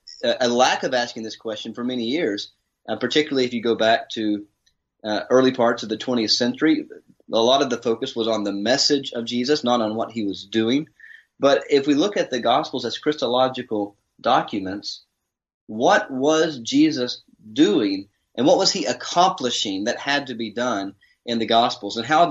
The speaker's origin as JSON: {"language": "English", "region": "Alabama", "country": "United States", "tie": "born or raised there", "also_born_or_lived": "Kentucky", "said": "Well, I am originally from Kentucky and grew up in Alabama. I studied in college in Birmingham, and then I did a PhD overseas in Edinburgh, Scotland"}